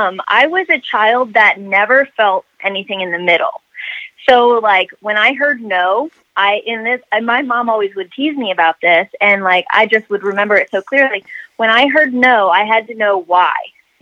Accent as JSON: {"language": "English", "region": "Indiana", "country": "United States", "tie": "born or raised there", "said": "But going back to like where I grew up in Indiana, like we didn't talk about that."}